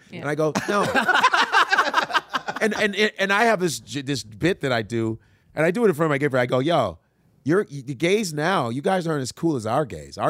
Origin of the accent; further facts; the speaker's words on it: Chicago, Illinois, United States; I grew up in Boys Town in Chicago. Gays were always around me. You know, it was immigrants, gay, it was all that.